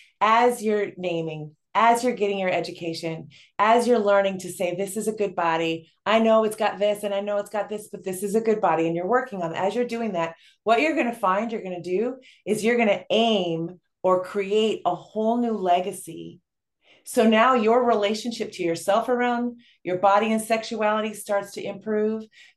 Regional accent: Sweden; You know, I'm Swedish, you know, and I am built like my relatives. You know, I'm a Swede through and through.

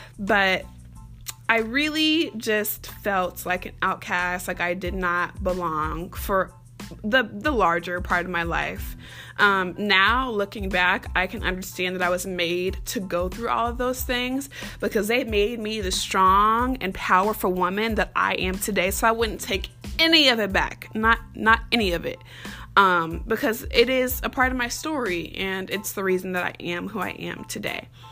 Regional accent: Iowa City, Iowa, United States; also born or lived in Inglewood; I was born in Inglewood, so ain't nobody gonna tell me otherwise. I did leave a little bit early, though. My mom, my brother, and myself, we left when I was about 9 years old and moved to little old Iowa City.

